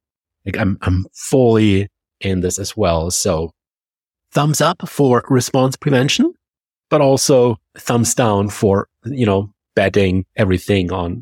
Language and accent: English; Germany; accent: German; English is a second language; My German accent is not compatible with the word strategies.